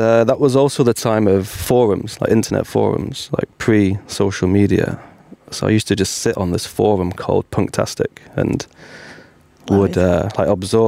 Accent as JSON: {"language": "English", "town": "Manchester", "region": "North West England", "country": "United Kingdom", "also_born_or_lived": "Bath / London / Stockholm", "moved": "as an adult", "said": "So I arrived in 2022, but I came via Stockholm, via London, but originally I'm from Manchester."}